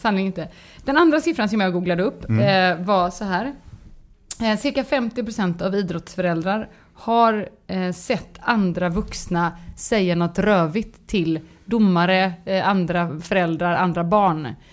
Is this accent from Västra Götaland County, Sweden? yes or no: yes; Gothenburg, Västra Götaland County, Sweden; men jag är göteborgare så jag låter det liksom, det får passera.